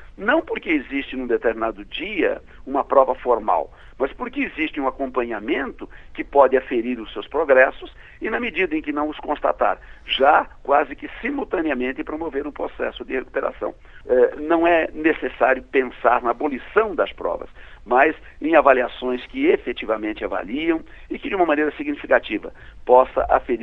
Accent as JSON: {"language": "Portuguese", "country": "Brazil", "said": "como brasileiro, com muita amargura"}